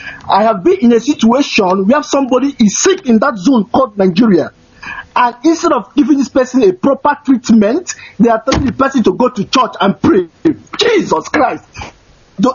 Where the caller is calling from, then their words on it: Valencia, Valencian Community, Spain; I'm calling from Valencia, Spain.